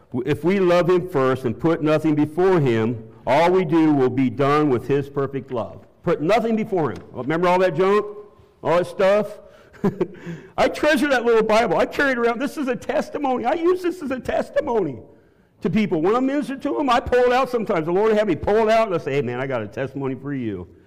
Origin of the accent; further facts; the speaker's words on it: Iowa, United States; maybe as a child when I grew up in Iowa.